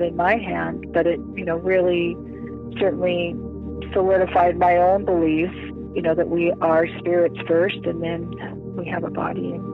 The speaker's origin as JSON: {"language": "English", "region": "Montana", "country": "United States", "said": "I mean, when I visualize it, because I'm from Montana, I kind of think of like, you know, maybe a nice, soft leather winter glove"}